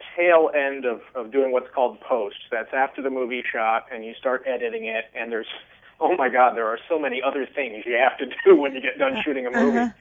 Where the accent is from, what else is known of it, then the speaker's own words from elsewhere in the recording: Virginia, United States; I grew up I actually finished high school in Virginia. I was born in Virginia, moved out here, like I said, 25 years ago